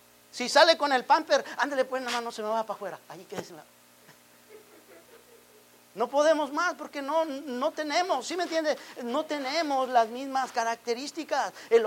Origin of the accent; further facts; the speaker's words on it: Mexico; Pero nosotros, como venimos de Oaxaca, como venimos de Michoacán, ¿sí me entiende?